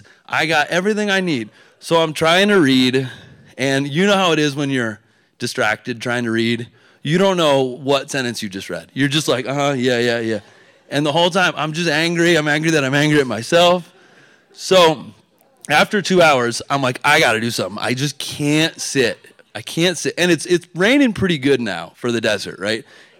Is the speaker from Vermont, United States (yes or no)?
yes; Vermont, United States; And I'm from Vermont, and so we know about mud season in Vermont.